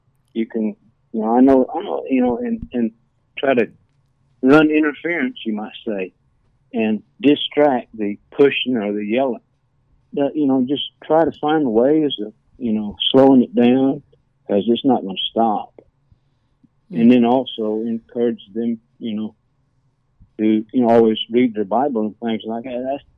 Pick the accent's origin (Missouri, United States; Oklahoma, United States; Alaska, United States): Oklahoma, United States; Shawnee; and here I grew up with these guys, but I grew up in Shawnee and they grew up there, and they know fluent, see, Kiowa language.